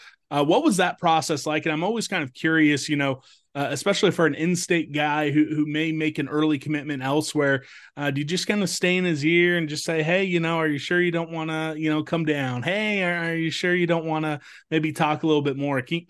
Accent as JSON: {"language": "English", "town": "Topeka", "region": "Kansas", "country": "United States", "tie": "born or raised there", "said": "Final Kansas kid from my hometown, Topeka, not the right high school"}